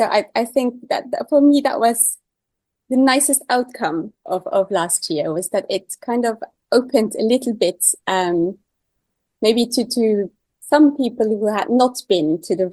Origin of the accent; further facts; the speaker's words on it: Luxembourg; I am from Luxembourg, and then I am a composer, so I also hear things from the other side, and the Luxembourg composers sometimes felt left out or so.